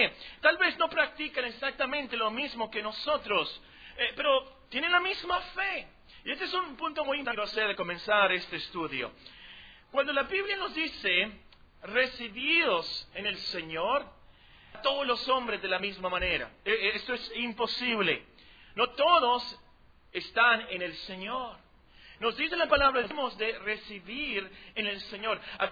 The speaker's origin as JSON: {"language": "Spanish", "town": "Hermosillo", "region": "Sonora", "country": "Mexico", "said": "yo soy cristiano, vengo de Hermosillo"}